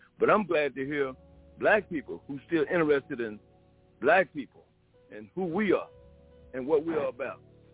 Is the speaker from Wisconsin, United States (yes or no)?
no; Texas, United States; Like I said, I'm from Texas, but I didn't really know anything about black knowledge until I got to Durham, North Carolina